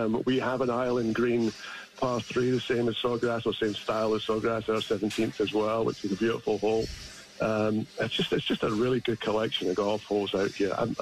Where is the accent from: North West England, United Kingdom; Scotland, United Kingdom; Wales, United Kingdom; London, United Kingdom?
Scotland, United Kingdom; accent: Scottish; Yeah, it's not a bad thing to have a Scottish accent in the golf business, I will say that.